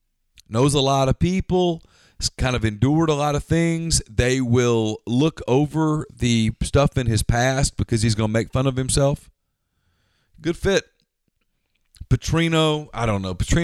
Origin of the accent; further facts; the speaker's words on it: Louisiana, United States; also born or lived in Selma; But I grew up in Louisiana.